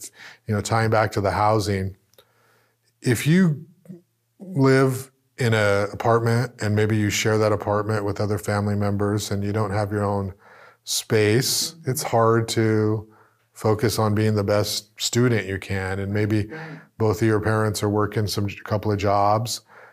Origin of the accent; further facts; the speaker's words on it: Goleta, California, United States; You know, I grew up in, I was born in Goleta, you know, poor by our California standards.